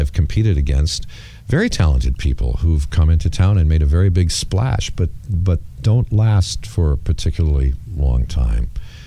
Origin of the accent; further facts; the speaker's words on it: Detroit, Michigan, United States; So by the time I was 18, I was in Detroit, which is my hometown